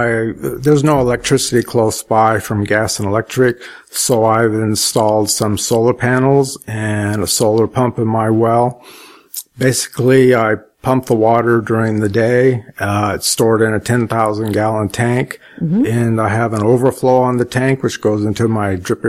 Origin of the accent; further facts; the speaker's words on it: La Mesa, California, United States; also born or lived in Spring Valley; Well, I grew up in La Mesa and Spring Valley, and when I went to Monta Vista High School, I started exploring Southeast County